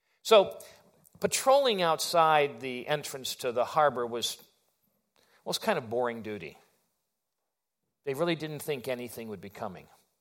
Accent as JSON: {"language": "English", "town": "Wisconsin Rapids", "region": "Wisconsin", "country": "United States", "tie": "born or raised there", "said": "Now, I grew up in Wisconsin Rapids. Stevens Point, Wisconsin was our archenemy."}